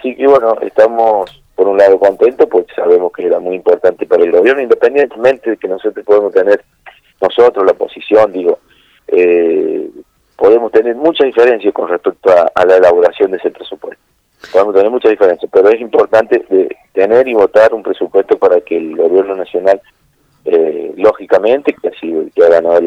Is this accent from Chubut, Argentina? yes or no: no; San Luis, Argentina; más quienes somos de San Luis